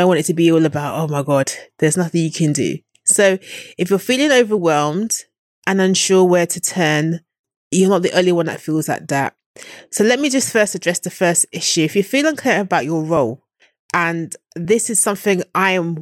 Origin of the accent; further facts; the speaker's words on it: United Kingdom; I'm British